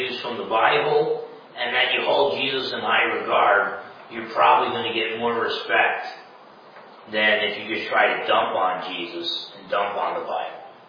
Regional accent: Newark, New Jersey, United States; I was born in Newark, I went to high school in Newark, N-E-W-A-R-K, some people say Newark, or whatever

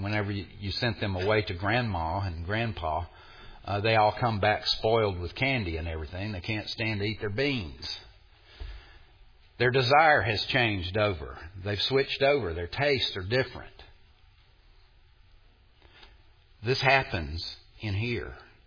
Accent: Mississippi, United States; I'm from Mississippi. You are witnessing a miracle right now. A, that I got out of Mississippi.

